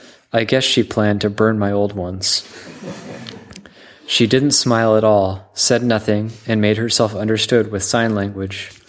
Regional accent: England, United Kingdom; moved away as an adult; So I left my home country of England for India, roaming around and gathering life experience in Europe and Asia.

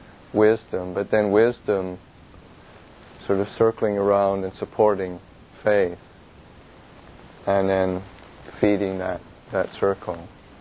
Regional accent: Canada; also born or lived in Thailand; I grew up inland in Canada, never saw the sea, spent all my time in Thailand inland, never saw the sea.

